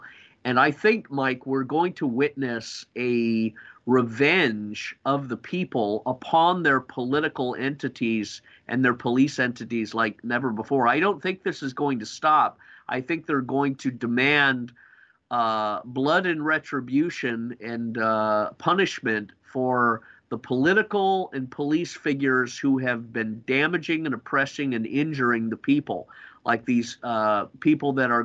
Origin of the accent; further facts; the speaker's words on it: Scotland, United Kingdom; born there; And I was born in Scotland